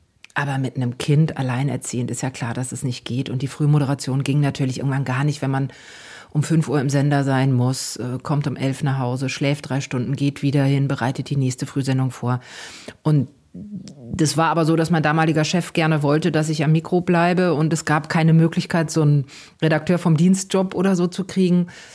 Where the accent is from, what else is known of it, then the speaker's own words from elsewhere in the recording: Hesse, Germany; moved away as an adult; also born or lived in Frankfurt; now in Flensburg, Germany; ich bin geborene Frankfurterin, bin in Südhessen groß geworden, habe in Marburg, also in Nordhessen studiert, dann ganz viele Jahre in Frankfurt gearbeitet und bin dann mit 42 nach Flensburg gezogen, also zum ersten Mal außerhalb Hessens gewesen.